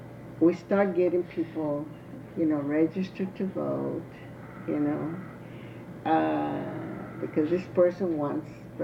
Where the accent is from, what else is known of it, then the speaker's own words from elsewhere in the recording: Houston, Texas, United States; born there; because I was born here in Houston, in Magnolia Park. I went to Daisy Elementary. We had no bilingual teachers there, you know.